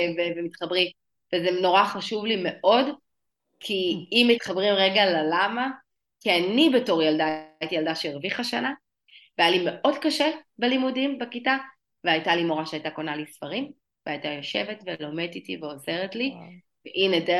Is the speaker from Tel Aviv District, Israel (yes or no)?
yes; Bat Yam, Tel Aviv District, Israel; also born or lived in Herzliya; אני עברתי מבת ים להרצלי, עברתי כאילו מבית ספר רגיל, גם לחטיבת ביניים, רמה אחרת לגמרי